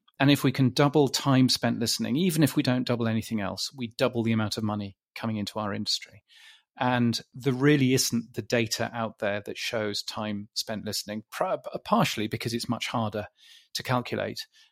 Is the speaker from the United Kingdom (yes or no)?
yes; United Kingdom; now in Australia; I'm a Brit, as you can tell from this excellent accent. I live in Australia.